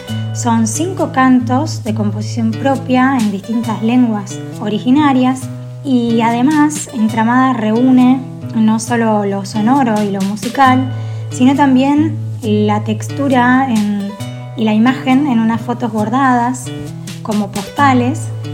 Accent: Buenos Aires, Argentina; soy de Buenos Aires y vengo trabajando con población originaria, haciendo trabajos de campo, siempre desde lo musical

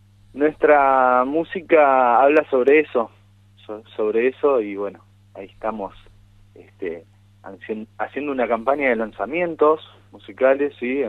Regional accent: Tigre, Buenos Aires Province, Argentina; born there; Soy nacido en Tigre, Buenos Aires, uh-huh, pero mi familia es de Corrientes, de Curuzucuatía Corrientes, la tierra

